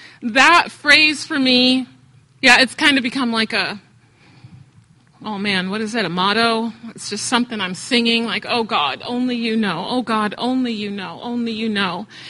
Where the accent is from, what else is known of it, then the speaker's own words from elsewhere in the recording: New York, United States; but I'm from New York, so I talk fast.